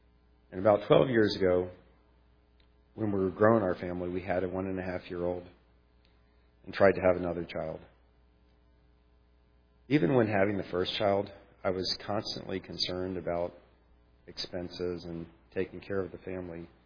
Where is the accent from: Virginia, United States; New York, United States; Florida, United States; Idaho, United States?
Virginia, United States; I grew up in Virginia as part of a Christian family, and from a very young age had been exposed to the Bible and God's teaching.